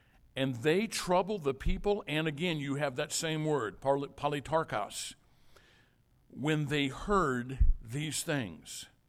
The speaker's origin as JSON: {"language": "English", "town": "Zion", "region": "Illinois", "country": "United States", "said": "I said, we're from Chicago too. Now, where are you from in Chicago? They said, Batavia. And I said, we're from Zion."}